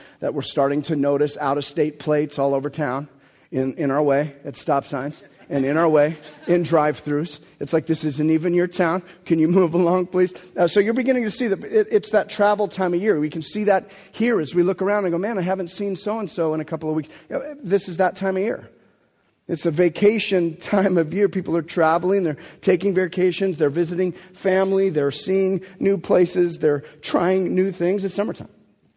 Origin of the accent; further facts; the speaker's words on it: Lebanon; I'm from Lebanon. I don't do dress code.